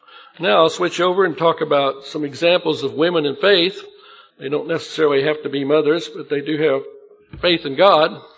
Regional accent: Illinois, United States; I remember when I grew up in Illinois, and my dad was raising corn one year and had a drought.

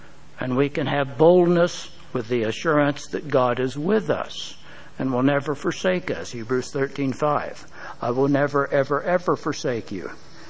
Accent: Dodge City, Kansas, United States; born there; including the plains of Kansas, where I was born in Dodge City.

